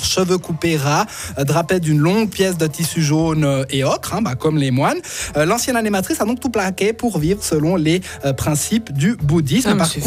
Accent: France; moi, je suis française, je parle français avec.

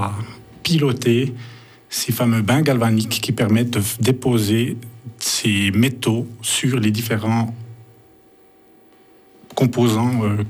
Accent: Switzerland; born there; Moi, je suis fils d'immigré, mais je suis né en Suisse. J'ai fait toutes mes études en Suisse.

